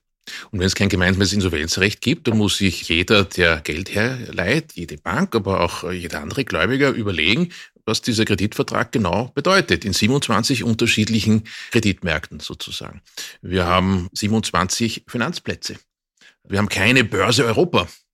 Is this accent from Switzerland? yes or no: no; Austria